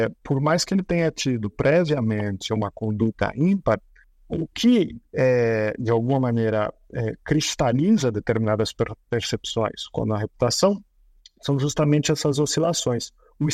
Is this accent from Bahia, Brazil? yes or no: no; Botucatu, São Paulo, Brazil; Eu sou lá de Botucatu, interior de São Paulo, cidade, o centro, pivotal do centro-oeste paulista, né?